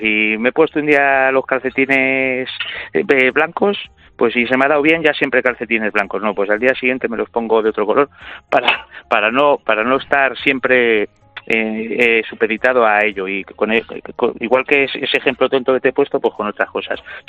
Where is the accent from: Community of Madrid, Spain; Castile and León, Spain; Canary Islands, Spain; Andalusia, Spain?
Community of Madrid, Spain; Madrid; yo soy de Madrid.